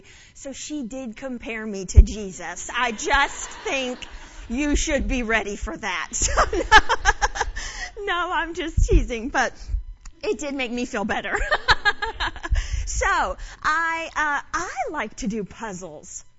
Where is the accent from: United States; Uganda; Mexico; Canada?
United States; North Carolina; now in Tampa, United States; I am from Tampa, Florida. Well, from North Carolina, but live in Tampa, Florida